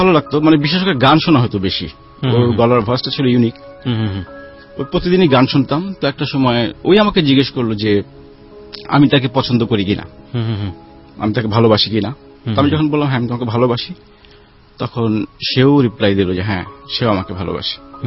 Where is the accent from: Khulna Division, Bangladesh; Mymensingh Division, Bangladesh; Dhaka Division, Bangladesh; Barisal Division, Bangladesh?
Dhaka Division, Bangladesh; Dhaka; আমার জন্ম ঢাকাতে, বাবা গভর্নমেন্ট জব করতেন, সেই হিসেবে মতিঝিল এজিবি কলোনিতে বড় হয়ে ওঠা। পড়াশোনা করেছি মতিঝিল মডেল হাই স্কুল।